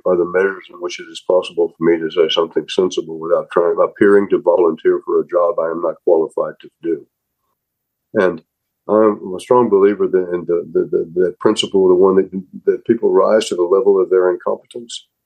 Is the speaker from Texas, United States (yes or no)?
yes; Texas, United States; I mean, growing up in Texas, and when I see what's going on in Texas with this abortion thing